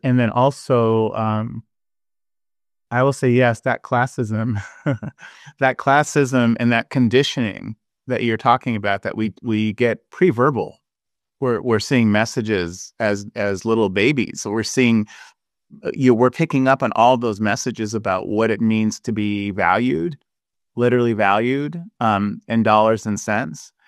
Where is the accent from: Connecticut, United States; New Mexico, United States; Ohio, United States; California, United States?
California, United States; Los Angeles; I'm one of eight children, right? Growing up in Los Angeles from two parents who migrated from the South, who left the South and left Louisiana because of Jim Crow and economic injustice and lynchings and everything else.